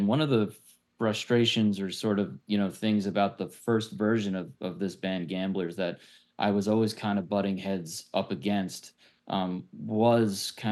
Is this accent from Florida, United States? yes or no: no; Long Island, New York, United States; We're from Long Island, so that's what we do. Bagels and coffee and blah, blah, blah.